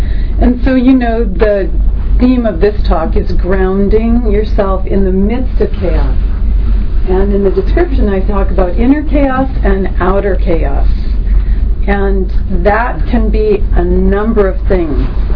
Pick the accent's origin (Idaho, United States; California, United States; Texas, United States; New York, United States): California, United States; Los Angeles; moved away as an adult; because I came from Los Angeles and I was there for 58 and a half years, my entire life. So this is the one big move of my whole life.